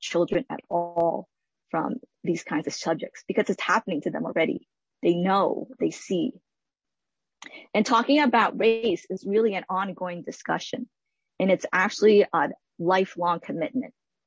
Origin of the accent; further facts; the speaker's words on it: Hong Kong; moved away; I am an immigrant from Hong Kong, also a first-generation college graduate.